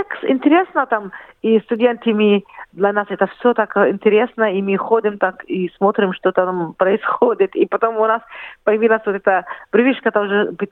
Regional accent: Jordan; born there; Russian is a second language; Я родилась в Иордании, там закончила школу.

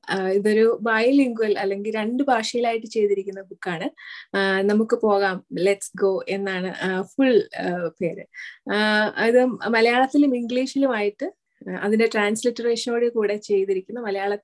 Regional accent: Kerala, India; Okay, so ഞാൻ കേരളത്തിലാണ് ജനിച്ചതും വളർന്നതും.

